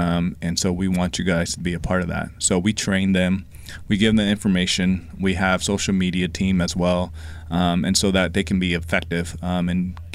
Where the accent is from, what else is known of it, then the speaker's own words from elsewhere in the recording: Oklahoma, United States; also born or lived in South Korea; I'm an immigrant, and we moved to Oklahoma from Korea. And growing up there near Tinker, my story was that I went to air shows at Tinker Air Force Base